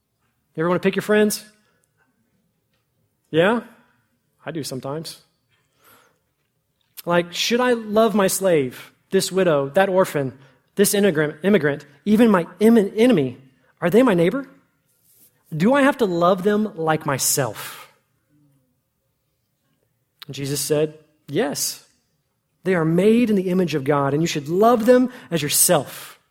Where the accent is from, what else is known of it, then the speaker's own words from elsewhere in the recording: Fort Worth, Texas, United States; And I grew up in Fort Worth, so I haven't pulled an ox out of a ditch.